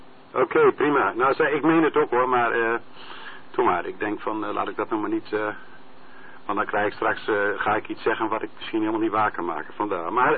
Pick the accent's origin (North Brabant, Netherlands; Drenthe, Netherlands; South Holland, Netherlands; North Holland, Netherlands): Drenthe, Netherlands; Assen; born there; ik ben wel Noordeling. Zelfs ik ben in Assen geboren